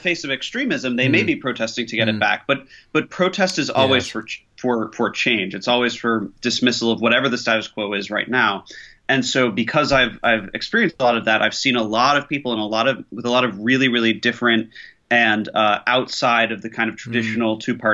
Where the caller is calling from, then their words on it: Washington, District of Columbia, United States; I'm actually dialing in from Washington, D.C., which is my sort of home base for the last 5 years.